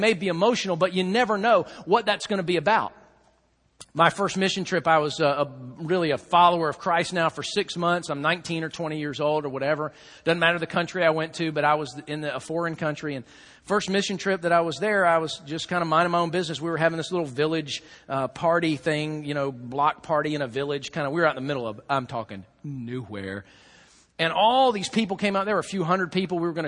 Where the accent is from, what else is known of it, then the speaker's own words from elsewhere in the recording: the South, United States; I'm from the South, man. We don't do that. We eat grits.